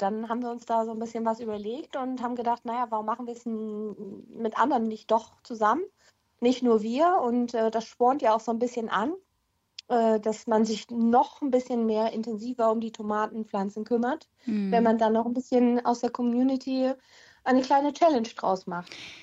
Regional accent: Hamburg, Germany; ich komme gebürtig aus Hamburg

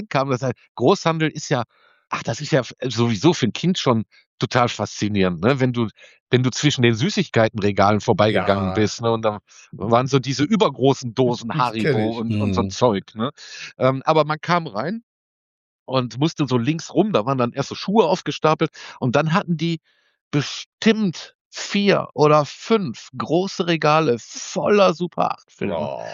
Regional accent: Rheinberg, North Rhine-Westphalia, Germany; born there; Aber nur, weil meine Eltern lebten zu der Zeit in Moers, eine Nachbarstadt. Und ich bin eigentlich nur in Rheinberg geboren, steht in meinem Pass eigentlich nur drin, weil in Moers war kein Bett im Krankenhaus frei.

